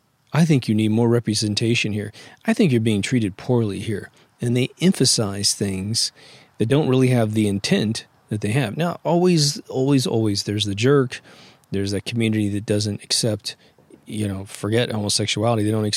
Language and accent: English; Midwest, United States; And it's about my journey through chivalry by growing up in the Midwest.